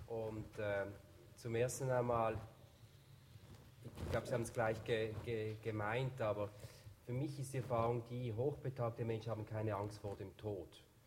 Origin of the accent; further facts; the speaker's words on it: Switzerland; now in Germany; Als Schweizer, der jetzt 10 Jahre in Deutschland ist, würde ich das völlig unterstützen.